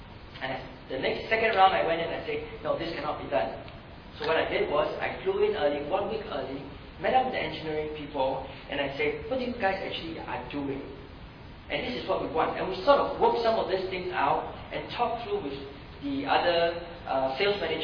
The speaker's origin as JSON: {"language": "English", "country": "Singapore", "said": "I've told her how many times that I'm from Singapore."}